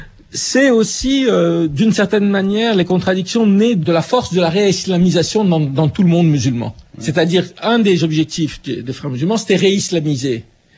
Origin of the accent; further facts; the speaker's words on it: Cairo, Cairo Governorate, Egypt; Moi, je suis né au Caire, j'ai vécu, ça n'existait pas.